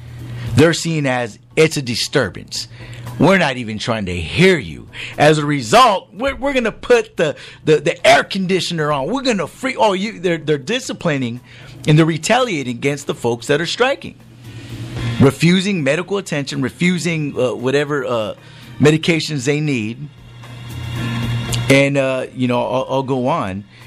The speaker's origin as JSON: {"language": "English", "town": "San Jose", "region": "California", "country": "United States", "said": "I come from Eastside Sanjo, the Mayfair community. Get out if you can is what they dub my neighborhood."}